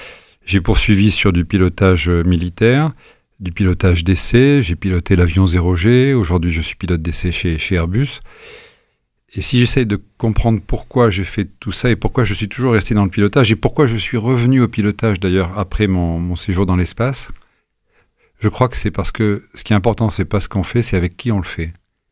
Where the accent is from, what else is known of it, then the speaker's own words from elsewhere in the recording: Meknes, Fès-Meknès, Morocco; born there; souvent au Maroc, dont je suis originaire, et enfin je suis né à Meknès.